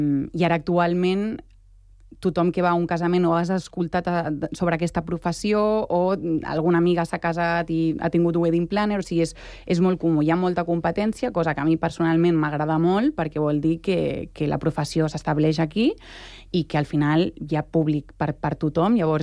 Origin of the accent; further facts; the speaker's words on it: Sant Cugat, Catalonia, Spain; Jo personalment sóc de Sant Cugat